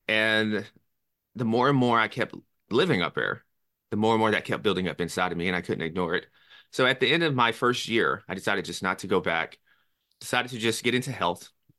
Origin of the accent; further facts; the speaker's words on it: Nashville, Tennessee, United States; now in New York City, United States; And I'm from Nashville, Tennessee, and I went to New York City.